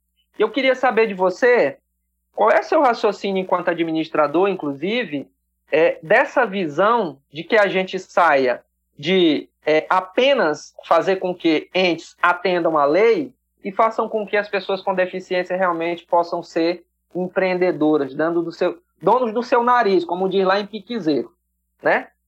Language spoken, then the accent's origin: Portuguese; São Francisco, Piauí, Brazil; lá no meu interior, que é São Francisco, que fica ali na região de São Miguel do Taputi, também tinha